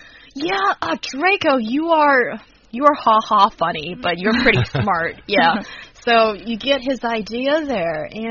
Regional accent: China; originally we're both from China

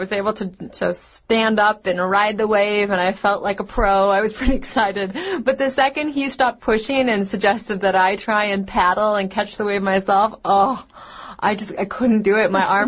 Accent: Montana, United States; People ask me about that too, because I come from Montana and I've done a lot of snowboarding

